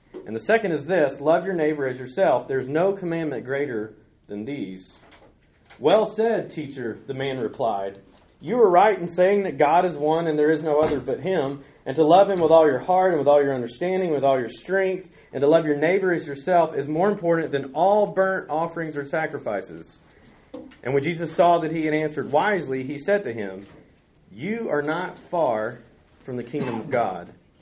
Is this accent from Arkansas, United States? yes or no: no; Montgomery, Alabama, United States; also born or lived in South Carolina / West Texas; I grew up in Montgomery. I've lived around South Carolina, West Texas with some of my friends here. And then recently, 3 years ago, moved back to preach there.